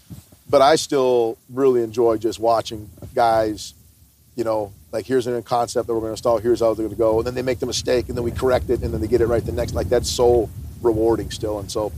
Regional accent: Minnesota, United States; I grew up playing hockey, so I'm from Minnesota originally, right? So hockey's a huge deal.

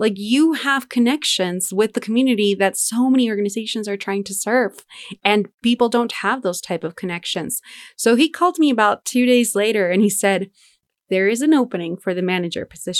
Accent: Denver, Colorado, United States; And I remember, because we grew up in Denver

